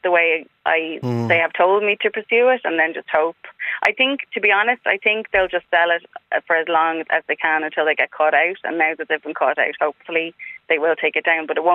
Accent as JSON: {"language": "English", "town": "Dublin", "region": "Leinster", "country": "Ireland", "lives_now": "Kildare, Ireland", "said": "I'm from Dublin, but I live in Kildare and all my family were in Dublin."}